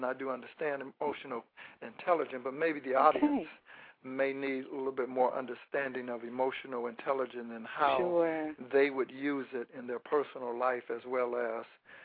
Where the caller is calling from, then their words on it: Stockton, California, United States; I'm from Stockton, California.